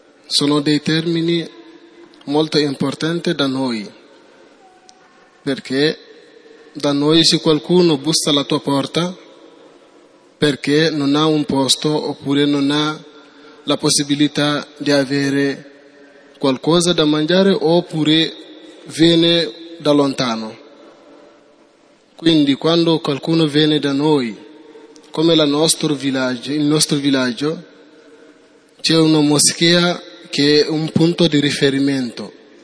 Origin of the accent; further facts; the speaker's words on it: Senegal; now in Italy; dal Senegal. Ho 21 anni. Facevo la scuola, studiavo nella scuola fino a 18 anni.